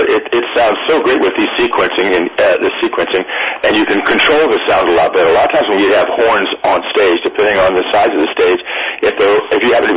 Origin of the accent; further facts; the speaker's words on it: Chicago, Illinois, United States; Yeah, I'm from Chicago, Illinois, and been in the group since 1990.